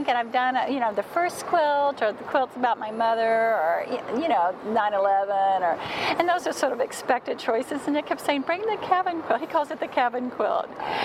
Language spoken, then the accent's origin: English; Tennessee, United States; also born or lived in Colorado; now in Houston, United States; I grew up in Tennessee, but then when I got married, we lived at quite a few places. So the last place we lived before Houston was Colorado.